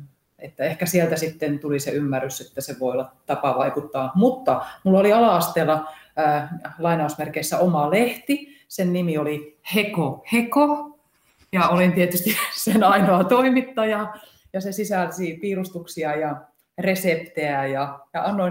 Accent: Kuopio, North Savo, Finland; moved away as an adult; also born or lived in Varkaus / Tampere; now in Helsinki, Finland; Mä oon kotoisin Kuopiosta. Asuin Kuopiossa tai Varkaudessa ensimmäiset 5 vuotta ja sitten sen jälkeen muutettiin Kuopioon. Kuopiosta muutin sitten opiskelemaan Tampereelle, Tampereelta Helsinkiin

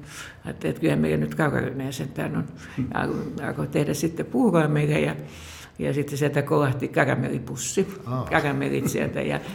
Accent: Helsinki, Uusimaa, Finland; minun lapsuuteni sodan jälkeisessä Helsingissä toi esiin hyvin tämän sodan pitkät varjot. Minä tulen tavallisesta työläisperheestä, voisi nykymittarilla kai sanoa, että oltiin köyhiä.

